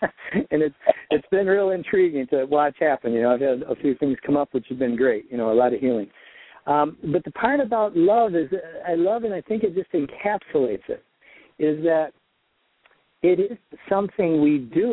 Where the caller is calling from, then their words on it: Lansing, Michigan, United States; Lansing, Michigan.